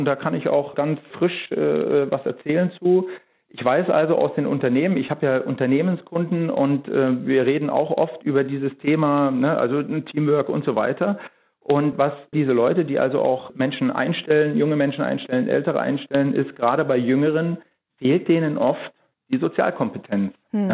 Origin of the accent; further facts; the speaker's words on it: Germany; ich bin in der DDR groß geworden